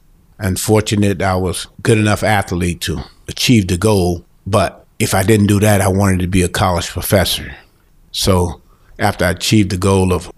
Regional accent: Cleveland, Mississippi, United States; I grew up in Cleveland, Mississippi. It's a small town.

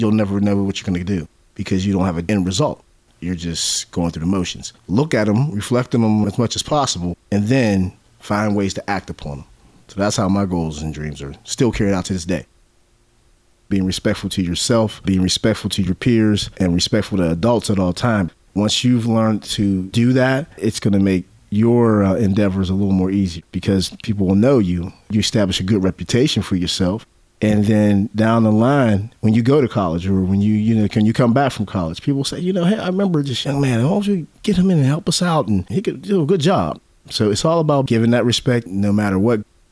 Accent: McKeesport, Pennsylvania, United States; McKeesport, I attended Centennial Elementary. Then I attended McKeesport High School. At the time I was growing up in McKeesport, the one big thing that was becoming huge was the drug game.

